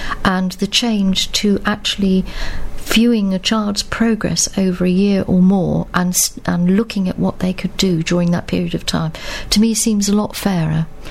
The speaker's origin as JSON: {"language": "English", "town": "Bristol", "region": "South West England", "country": "United Kingdom", "tie": "born there", "said": "I was born in Bristol."}